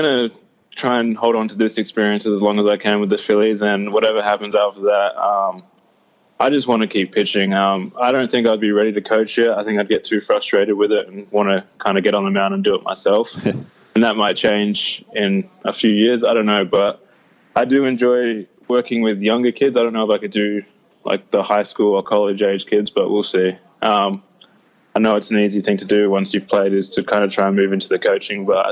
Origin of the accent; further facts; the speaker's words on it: Australia; as an Australian, we need that league to kind of be successful so we can keep developing the next wave of Australian players